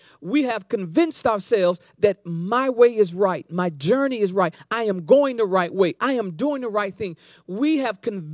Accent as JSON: {"language": "English", "region": "Florida", "country": "United States", "said": "God's going to have me just move to Alaska where it's cold, and I'm from Florida, and I like hot weather."}